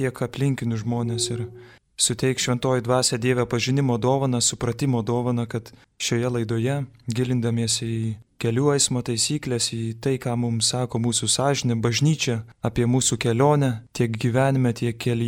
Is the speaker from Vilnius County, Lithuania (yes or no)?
yes; Vilnius, Vilnius County, Lithuania; vis tiek esu vilnietis ir čia tiek mašinų, tiek kamščių